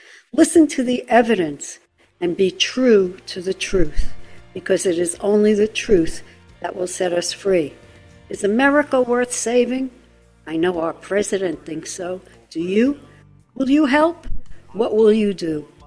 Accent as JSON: {"language": "English", "country": "United States", "said": "But I'll always stand proud and free. I'm American"}